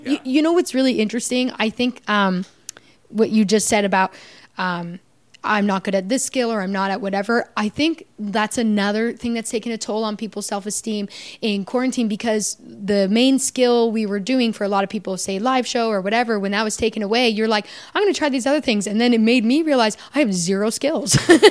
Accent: Canada; In Canada, I'm still recognized as Canadian.

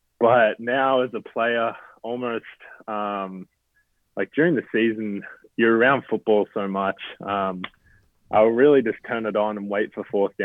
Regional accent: Australia; being Australian, I'm not the most, like, patriotic person, or I'm not the most Australian person going around.

